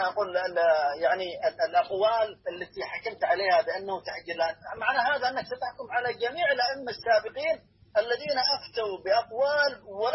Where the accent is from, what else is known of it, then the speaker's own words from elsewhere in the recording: Yemen; وعندنا قصص عجيبة أنا يمني عندنا قصص عجيبة من التخدير